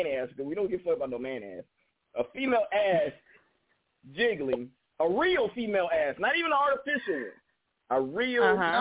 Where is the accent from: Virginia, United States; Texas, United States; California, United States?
California, United States; I'm from the country. I'm from California, the Bay Area, California.